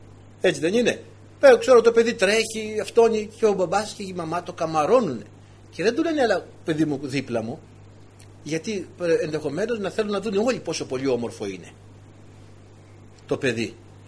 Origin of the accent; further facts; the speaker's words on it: Kalavryta, Western Greece, Greece; είναι και από το χωριό μου εκεί, τα Καλάβρητα